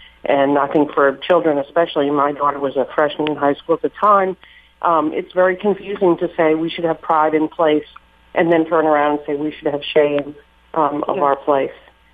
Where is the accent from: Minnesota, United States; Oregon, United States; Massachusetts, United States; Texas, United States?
Massachusetts, United States; Boston; also born or lived in Mexico; now in New Orleans, United States; I'm not a native New Orleanian. I moved here in 2001 from Mexico. I had lived in Mexico for about 15 years. So I was already out of my own culture, which is Boston, where I grew up.